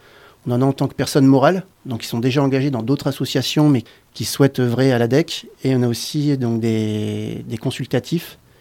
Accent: Bar-sur-Aube, Grand Est, France; Alors en fait, je viens de Bar-sur-Aube. Donc les gens ne connaissent pas Bar-sur-Aube normalement, donc c'est entre Troyes et Chaumont en Champagne

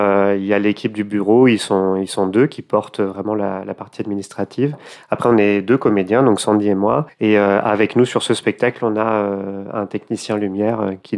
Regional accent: Saint-Joseph-de-Rivière, Auvergne-Rhône-Alpes, France; moi, je suis de Saint-Joseph-de-Rivière

